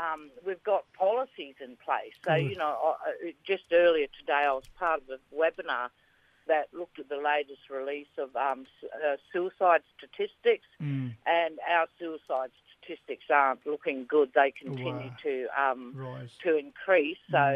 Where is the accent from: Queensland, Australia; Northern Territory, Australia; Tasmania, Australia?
Northern Territory, Australia; Darwin; now in Perth, Australia; But my people are actually from the Kimberley, so I'm from the Bardi people of the Kimberley. Although I was actually born in Darwin and grew up there, so I say a part of my heart belongs to Larrakia Nation.